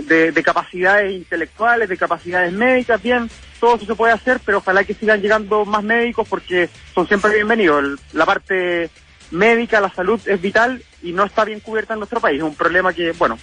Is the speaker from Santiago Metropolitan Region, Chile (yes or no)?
no; Magallanes, Chile; Yo soy magallánico, te lo he contado